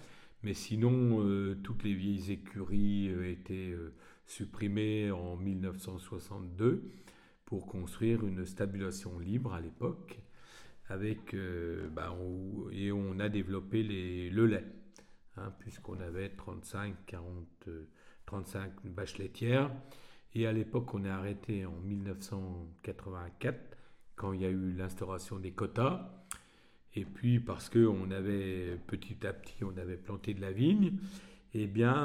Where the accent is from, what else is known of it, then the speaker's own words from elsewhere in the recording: Saint-Bernon, Bourgogne-Franche-Comté, France; born there; Et je suis né en Côte d'Or, à Saint-Bernon, en plein dans l'élevage, dans une zone d'élevage dans l'Auxois. Et je suis né en 1949, le 3 avril.